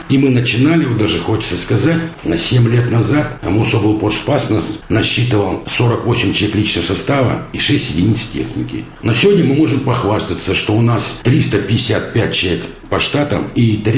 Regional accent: Kamensk-Shakhtinsky, Rostov Oblast, Russia; now in Moscow Oblast, Russia; Родился я в Ростовской области, город Камень-Шахтинский. Там проживал все время, там и учился.

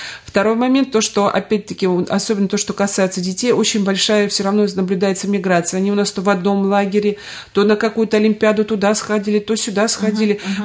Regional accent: Kazakhstan; вот я из Казахстана

